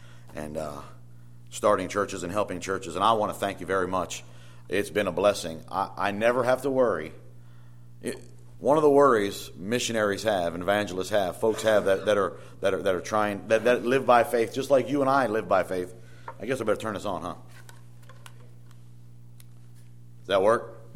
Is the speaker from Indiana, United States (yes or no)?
no; New Jersey, United States; also born or lived in Philadelphia; I'm an American. Don't ask if I'm an Italian American. I am not. I am an American Italian. I was born in South Philly, raised in South Jersey on a farm.